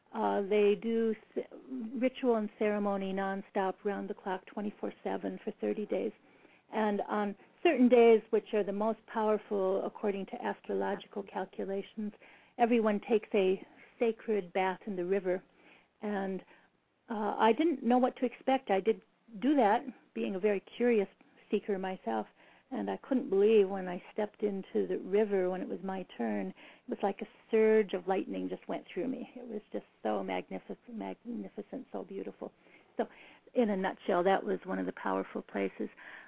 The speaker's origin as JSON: {"language": "English", "region": "Midwest", "country": "United States", "tie": "born or raised there", "said": "I grew up in the Midwest, and I just wanted to run away to New York and see where all the action is."}